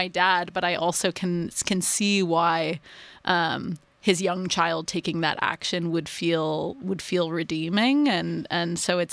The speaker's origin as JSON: {"language": "English", "country": "Ethiopia", "said": "got up on the table and screamed, \"I am from Ethiopia.\""}